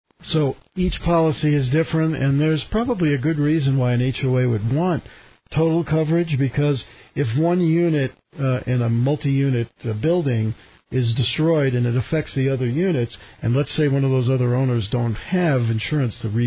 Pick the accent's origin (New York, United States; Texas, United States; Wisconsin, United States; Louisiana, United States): New York, United States; accent: New York; But it's my New York accent. 15 sounds like 50.